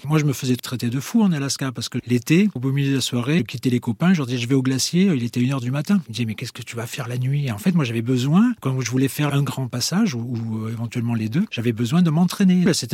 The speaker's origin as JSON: {"language": "French", "country": "France", "moved": "as an adult", "said": "je suis parti à 23 ans de France."}